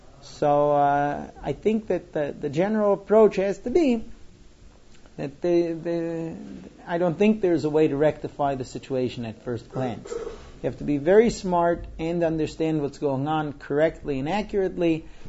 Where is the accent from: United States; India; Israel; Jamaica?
Israel; born there; first language he; English is a second language; I was born talking Hebrew, you know, I was here. My mother tongue is Hebrew, and even so, I didn't grow up here